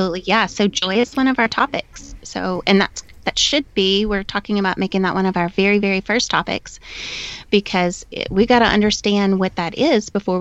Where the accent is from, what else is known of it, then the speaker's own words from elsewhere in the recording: Baton Rouge, Louisiana, United States; So I was born and raised in Baton Rouge, and I was raised Catholic.